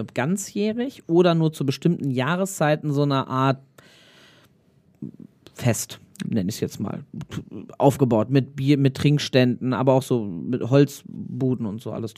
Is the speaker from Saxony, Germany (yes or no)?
no; Bielefeld, North Rhine-Westphalia, Germany; was ich wirklich ganz cool finde, ist, als Bielefelder, es ist halt eine entspannte Fahrt.